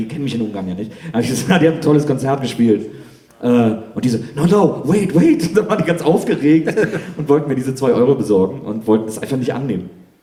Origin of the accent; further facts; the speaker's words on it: Wesseling, North Rhine-Westphalia, Germany; weil ich komme aus Wesseling, das ist auch ein kleines Städtchen.